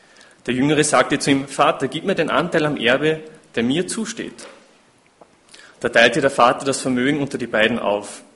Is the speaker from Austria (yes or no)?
yes; Salzburg, Austria; am Anfang darf ich ganz liebe Grüße von meiner Heimatgemeinde aus in Lungau überbringen.